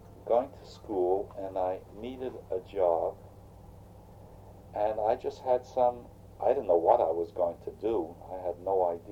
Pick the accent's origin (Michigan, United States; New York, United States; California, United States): New York, United States; New York City; moved away as an adult; now in Washington, United States; And I was born in New York City and lived in New York until I guess I was 20 when I came to Washington.